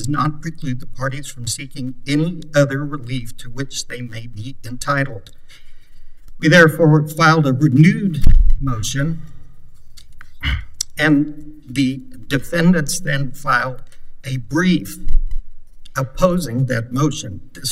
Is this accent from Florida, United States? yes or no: no; Utah, United States; Realize in Louisiana it probably is mule talk, but I'm from Utah, so.